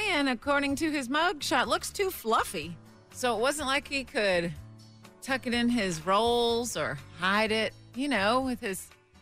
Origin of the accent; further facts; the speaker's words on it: St. Petersburg, Florida, United States; These are my people, and we start with Anthony Whitfield from my hometown of St. Petersburg, Florida.